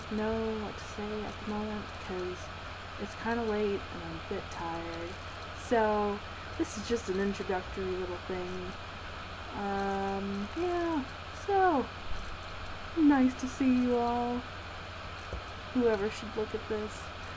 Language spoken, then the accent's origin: English; United States; now in Manchester, United Kingdom; I'm an American student living in the UK for a year, and currently I'm in my second semester here in the University of Manchester.